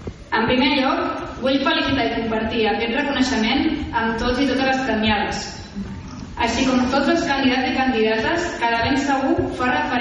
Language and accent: Catalan; Catalonia, Spain; pel meu sentiment de pertinença a Catalunya. Des de sempre, la meva llengua principal ha estat el català. He crescut formant part i gaudint de la cultura catalana.